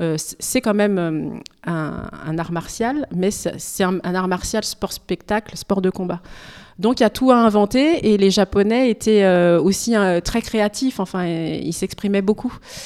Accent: France; born there; also born or lived in Japan; moi, je suis d'origine cambodgienne et je suis née en France, donc je suis quand même beaucoup plus française que cambodgienne

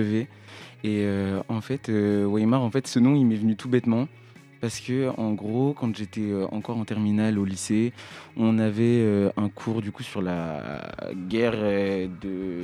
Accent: Angers, Pays de la Loire, France; also born or lived in Pointe-Noire, Republic of the Congo; Non, j'ai pas né à Angers, je suis né à Pointe-Noire au Congo.

